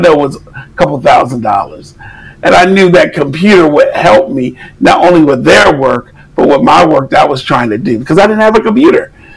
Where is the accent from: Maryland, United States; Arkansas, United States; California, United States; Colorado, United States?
Maryland, United States; I'm from the Maryland, D.C. area.